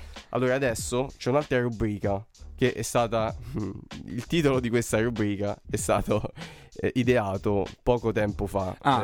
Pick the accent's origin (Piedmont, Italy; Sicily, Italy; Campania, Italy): Campania, Italy; Caserta; Pensa che addirittura dalla reggia di Caserta, dalle mie parti, organizzano dei pullman, delle visite guidate